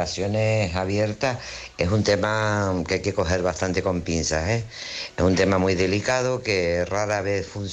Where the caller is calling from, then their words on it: Tenerife, Canary Islands, Spain; Hola, buenas noches